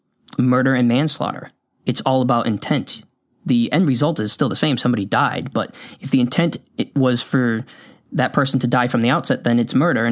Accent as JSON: {"language": "English", "country": "United States", "said": "I'm from the United States."}